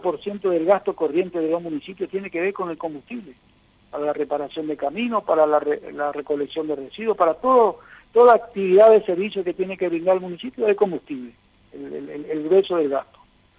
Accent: Andresito, Misiones, Argentina; acá en mi pueblo, en Andresito, hay trabajo.

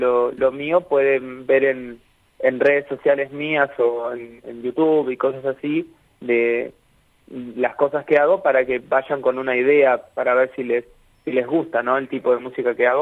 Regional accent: Uruguay; also born or lived in Oberá; Yo siempre digo que como persona soy uruguayo, pero como músico me siento misionero.

